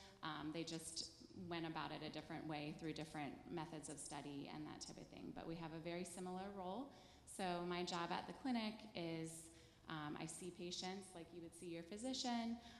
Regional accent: Harrisonburg, Virginia, United States; I grew up in the Harrisonburg, Virginia area, and both of my parents were college professors, one at Eastern Mennonite University and the other at James Madison University.

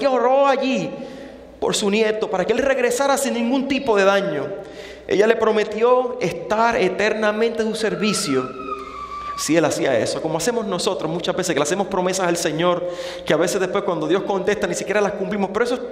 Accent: Puerto Rico; yo soy de Puerto Rico, y en Puerto Rico hay playa por todos lados

